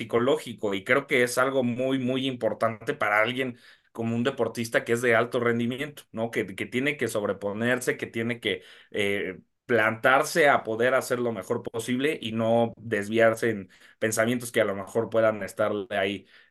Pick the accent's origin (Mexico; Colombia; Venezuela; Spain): Mexico; creo que obviamente como mexicanos